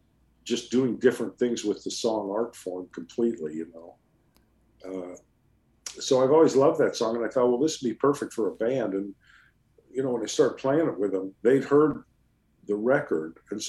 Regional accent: California, United States; Well, of course, I'm Californian.

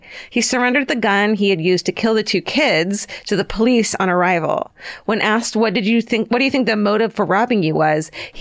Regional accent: Blanchardville, Wisconsin, United States; now in Madison, United States; I grew up in Blanchardville, Wisconsin, but at this point I had moved to Madison.

